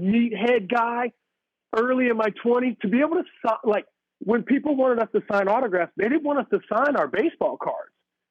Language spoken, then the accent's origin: English; Parkersburg, West Virginia, United States; I'm from Parkersburg, West Virginia, bro. Like, I never gone to all these cities before.